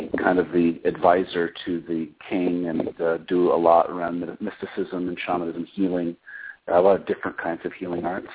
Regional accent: Minnesota, United States; I come from Minnesota originally, and so it's quite a climate change.

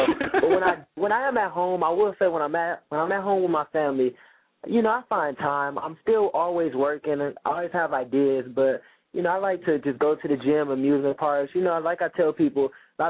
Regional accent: Compton, California, United States; just because I was raised in Compton, I was born here, doesn't mean I have to adapt to the lifestyle what goes on in Compton.

